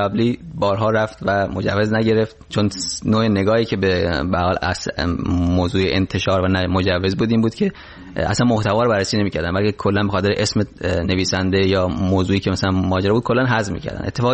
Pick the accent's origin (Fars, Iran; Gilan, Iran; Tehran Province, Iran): Gilan, Iran; Rasht; moved away as an adult; now in New York, United States; تو 39 سال رفتم و اهل همونجا گفتم اهل رشت هستم